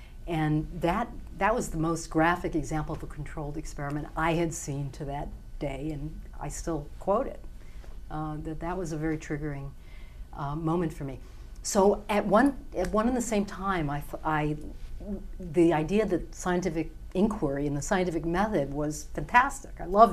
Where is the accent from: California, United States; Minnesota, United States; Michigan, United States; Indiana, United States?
Michigan, United States; I grew up outside of Detroit.